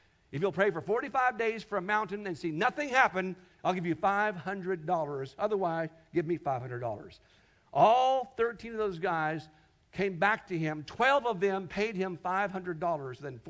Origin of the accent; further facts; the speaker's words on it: Kansas, United States; my church I was raised at in Kansas called Faith Chapel.